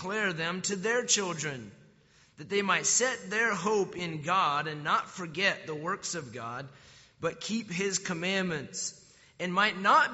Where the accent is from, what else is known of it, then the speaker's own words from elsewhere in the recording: United States; I'm sorry, but I'm an American and proud of it